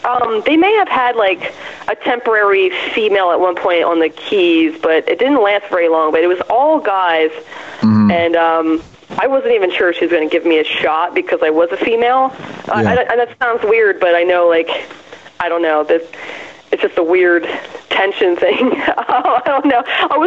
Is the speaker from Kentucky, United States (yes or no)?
no; Norristown, Pennsylvania, United States; Yeah, Norristown. It's like a little bit outside of Philadelphia.